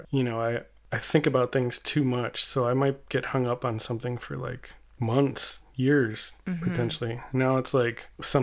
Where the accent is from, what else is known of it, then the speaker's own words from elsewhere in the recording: California, United States; I'm from the South Bay near Los Angeles, California.